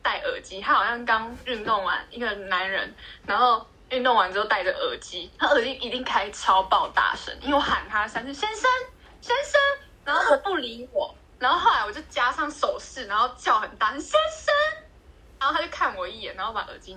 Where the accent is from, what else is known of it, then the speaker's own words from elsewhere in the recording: Yunlin County, Taiwan; 云林有啊，你干嘛爆出我家乡啊？